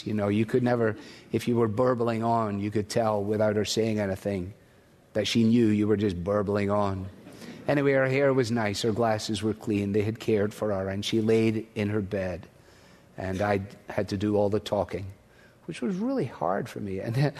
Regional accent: Scotland, United Kingdom; As a Scotsman, it appeals to me.

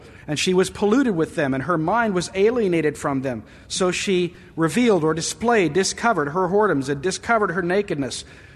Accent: Southern United States, United States; I just dote upon boiled peanuts. because I'm a Southerner.

